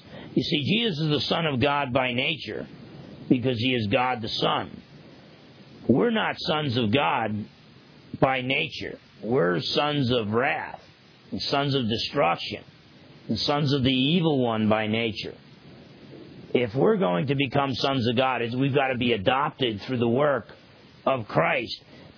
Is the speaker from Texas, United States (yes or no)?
no; New Jersey, United States; I was born in Jersey, raised in Jersey, had a really good father